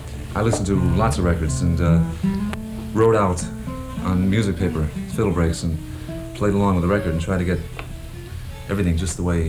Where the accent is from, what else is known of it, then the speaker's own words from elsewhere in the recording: Los Angeles, California, United States; Los Angeles, California.